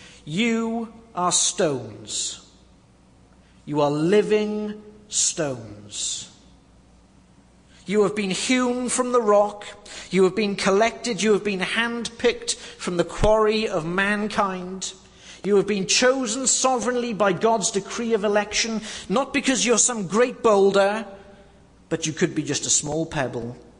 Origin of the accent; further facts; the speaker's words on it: England, United Kingdom; I've seen it in my home country, where the Church of England, which was once a solid and vibrant church